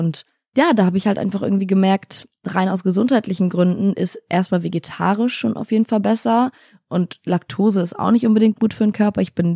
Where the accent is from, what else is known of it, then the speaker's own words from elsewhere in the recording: Italy; Ich meine, ich bin in Italien aufgewachsen